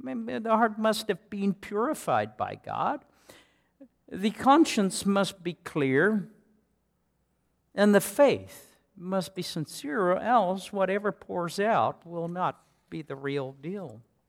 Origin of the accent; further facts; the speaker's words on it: South Africa; Many years ago, near where I grew up in South Africa